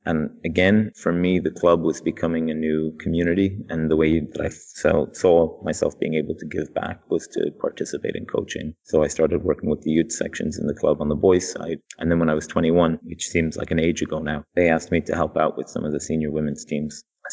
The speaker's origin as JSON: {"language": "English", "town": "Cork", "region": "Munster", "country": "Ireland", "lives_now": "United States", "said": "I promise I am Irish. I've lost a lot of my accent over my time here in the U.S. But I'm from Cork."}